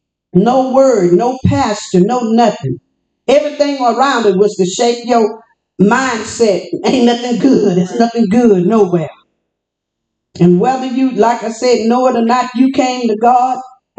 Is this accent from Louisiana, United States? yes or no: yes; Louisiana, United States; I come from Louisiana. People, everybody wants you to act the same like they do.